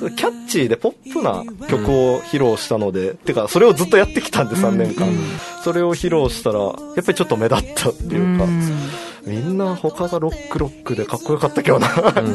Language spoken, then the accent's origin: Japanese; Okinawa, Japan; 逆に沖縄出身ですごい良かったなっていうのもありました